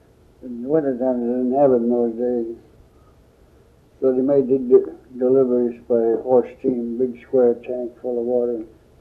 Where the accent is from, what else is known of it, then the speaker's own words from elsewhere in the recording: Daniels Creek, Alaska, United States; born there; I was born in Alaska, about 60 miles from Nome, a place called Daniels Creek.